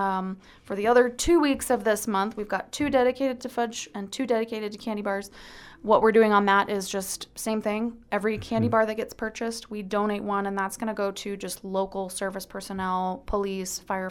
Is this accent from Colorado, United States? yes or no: yes; Durango, Colorado, United States; also born or lived in Pacific Northwest; And then I got homesick. I'm originally from Durango, so I was ready to come back